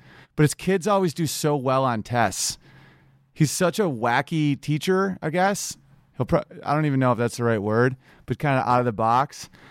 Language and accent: English; Oswego, New York, United States; But also, I'm doing my hometown of Oswego, New York, Scribe a Town Inn.